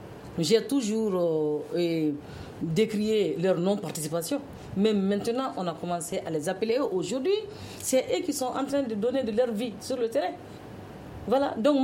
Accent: Mali; Donc moi, je pense que en tant que Malien

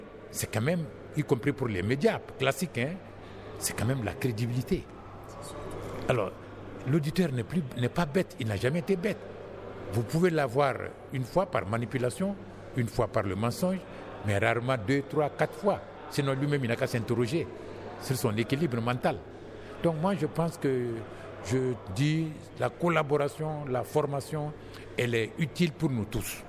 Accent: Mali; l'unité, c'est la citoyenneté, on est malien.

